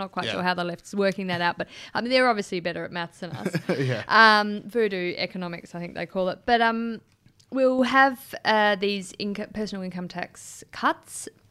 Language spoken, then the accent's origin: English; Australia; because I served as an Australian diplomat in Japan for several years